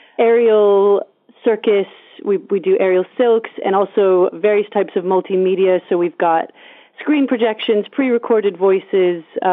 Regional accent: United States; now in United Kingdom; in a position of kind of being established in the UK as an international person, as an immigrant, as an American.

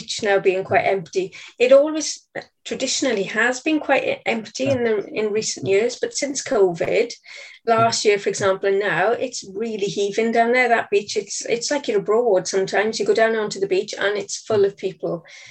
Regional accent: Swansea, Wales, United Kingdom; born or raised there

